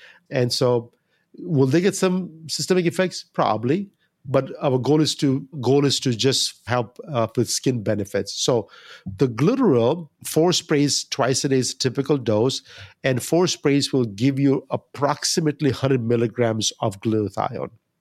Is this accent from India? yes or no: yes; India; I'm Indian.